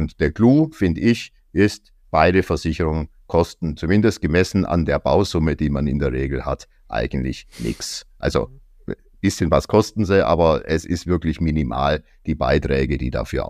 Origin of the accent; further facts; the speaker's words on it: Stuttgart, Baden-Württemberg, Germany; now in Berlin, Germany; obwohl ich jetzt in Berlin wohne, bin ich ja ursprünglich aus Stuttgart